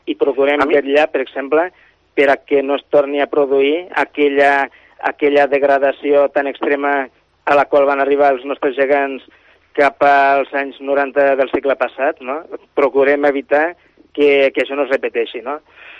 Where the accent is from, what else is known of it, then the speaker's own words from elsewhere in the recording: Lleida, Catalonia, Spain; Sí, jo sóc d'aquí de Lleida. Vaig néixer l'any 1970. El meu pare és de Roda de Ter, una vila situada a 7 quilòmetres de Vic